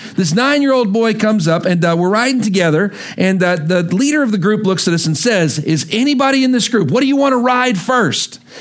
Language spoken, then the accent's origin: English; Texas, United States; After growing up in Texas, did any of you have this experience today?